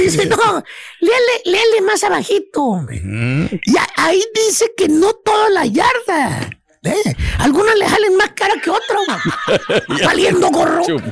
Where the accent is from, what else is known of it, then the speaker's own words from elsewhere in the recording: Acapulco, Guerrero, Mexico; Digo, no, yo soy de Guerrero, de Acapulco.